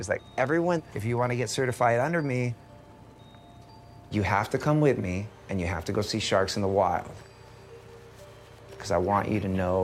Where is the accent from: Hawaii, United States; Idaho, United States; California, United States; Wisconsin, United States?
Hawaii, United States; But as a surfer, growing up in Hawaii, I was petrified of sharks, right?